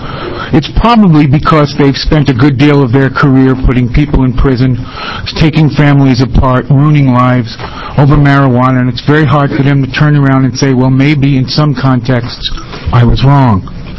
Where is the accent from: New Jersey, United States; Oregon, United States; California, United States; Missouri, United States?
Oregon, United States; Eugene; I'm an attorney from Eugene, Oregon.